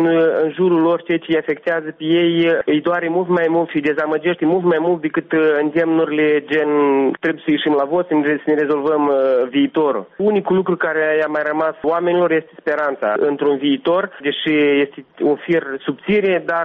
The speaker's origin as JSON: {"language": "Romanian", "region": "Gagauzia", "country": "Moldova", "tie": "born there", "first_language": "Gagauz", "second_language": "Romanian", "said": "Da, sunt găgăuz, jet de jet. Am învățat română la școală"}